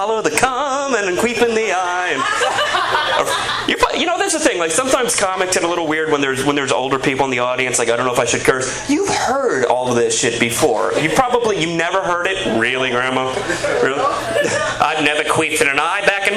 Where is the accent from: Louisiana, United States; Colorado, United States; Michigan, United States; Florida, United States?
Florida, United States; We actually went down to Florida. We're both from Florida, so we went down there to visit our families.